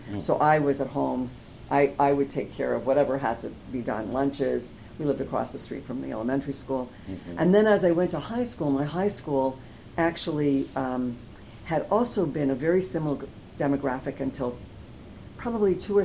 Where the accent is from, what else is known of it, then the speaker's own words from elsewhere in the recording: Montreal, Quebec, Canada; I'm originally from Montreal, mm-hmm. and I grew up in a family where my mother's Canadian, my father's a Holocaust survivor, and I grew up in a Holocaust neighborhood